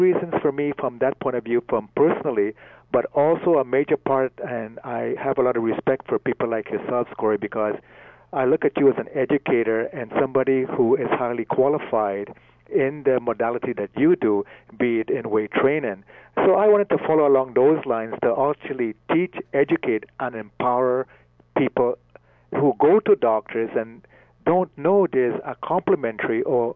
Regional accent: Trinidad & Tobago; now in Canada; being a young man growing up in Trinidad in the West Indies, people ate well, we exercised quite frequently, the weather was warmer, and when I came to Canada

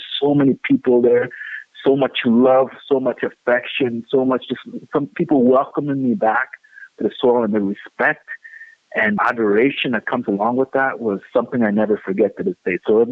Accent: Nigeria; I'm from Nigeria. I'm from the Igbo tribe.

